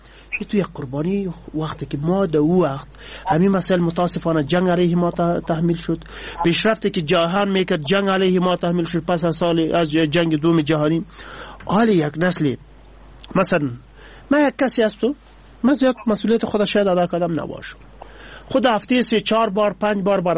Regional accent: Afghanistan

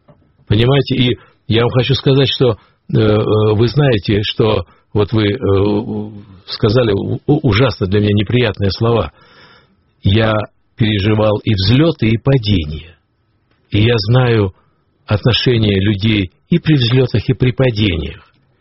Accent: Crimea, Ukraine; now in Kyiv, Ukraine; Причем я из Крыма. Я родился в Российской Федерации.

